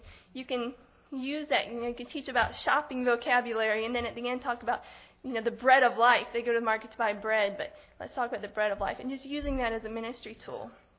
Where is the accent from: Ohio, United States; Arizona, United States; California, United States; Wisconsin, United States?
Ohio, United States; moved away as an adult; But I was born in Ohio. I moved to Georgia when we got married in 2007. But I grew up there, and my family were Christians.